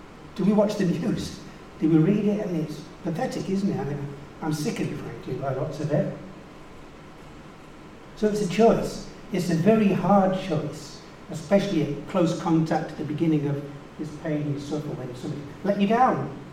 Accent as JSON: {"language": "English", "town": "Trafford Park", "region": "North West England", "country": "United Kingdom", "tie": "born or raised there", "said": "I grew up in Trafford Park. I don't know if anybody know it. You know, big industrial estate in the 50s and 60s. Terraced houses outside tunnels."}